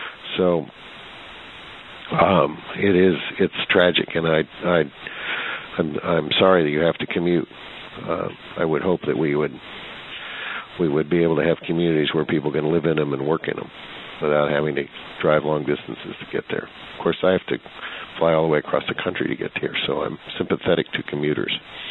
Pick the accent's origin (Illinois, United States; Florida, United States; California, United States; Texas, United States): California, United States; Carmel; I grew up here. I grew up in Carmel, which is now an unaffordable community.